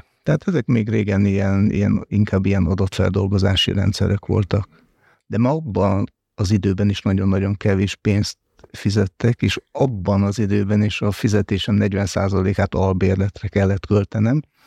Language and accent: Hungarian; Sátoraljaújhely, Borsod-Abaúj-Zemplén, Hungary; born there; Sátoraljó új helyen születtem 1956-ban